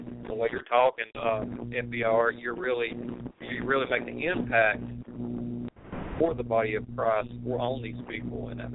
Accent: North Carolina, United States; if anybody is in the North Carolina area or is actually, you know, in my hometown here in Catawba County and you want one of these things

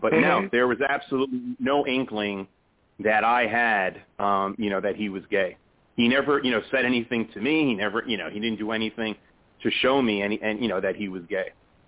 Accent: New York City, New York, United States; The background here is I grew up in the Bronx, and, it was very common for, me and the guys to just, like, hang out and BS.

